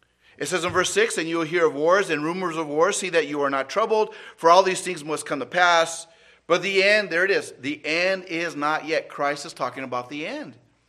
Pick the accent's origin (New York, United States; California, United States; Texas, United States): California, United States; born there; and I was born in California, you know, praise the Lord, I enjoy the weather there